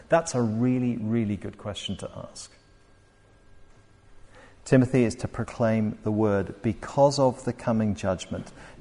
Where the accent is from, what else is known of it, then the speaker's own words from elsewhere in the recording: Glasgow, Scotland, United Kingdom; I come from Glasgow originally. My family's from Glasgow. I've got family members still in Glasgow, and they're associated with the Liberal Church of Scotland.